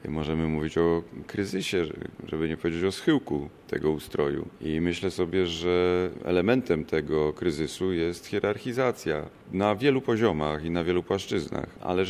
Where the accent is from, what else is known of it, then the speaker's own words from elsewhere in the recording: Poznań, Greater Poland Voivodeship, Poland; Zawsze określałem moje rodzinne miasto Poznań miastem porządku.